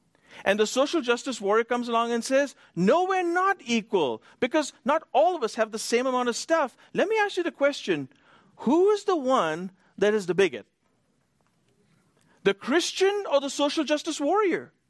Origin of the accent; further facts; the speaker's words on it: India; growing up in India where there are tiers of people, where there is a caste system